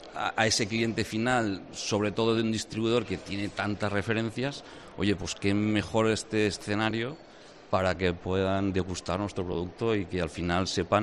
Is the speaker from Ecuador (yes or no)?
no; Valencian Community, Spain; Yo soy valenciano, allí pues hemos pasado unos malos días.